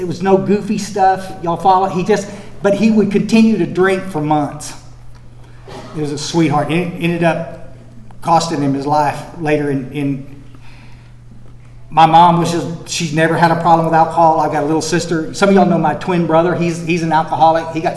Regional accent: Texas, United States; I was raised in Central Texas, and my father was an alcoholic

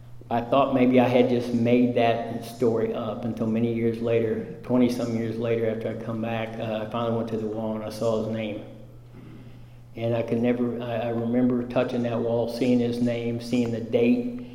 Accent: Kansas, United States; She was from New York City and I was from Kansas

